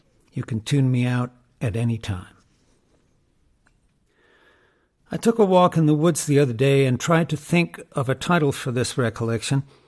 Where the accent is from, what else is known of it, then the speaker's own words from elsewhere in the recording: North Carolina, United States; We grew up in North Carolina, taking classical music lessons